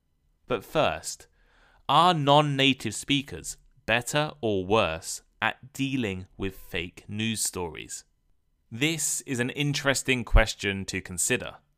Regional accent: United Kingdom; now in Japan; I live in Japan, but every morning I read the BBC News from the UK to catch up on news in my home country and around the world.

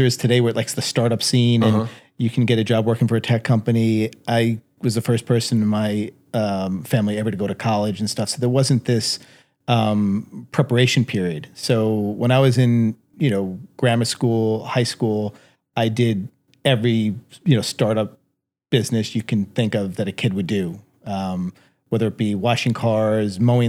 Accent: New York, United States; I grew up in New York

